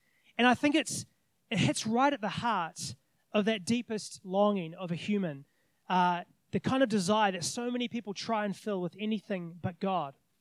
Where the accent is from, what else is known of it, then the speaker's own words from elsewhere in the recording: New Zealand; now in Australia; I know, as I said, it's all AFL over here, but I'm a Kiwi boy, and so rugby union is like instilled.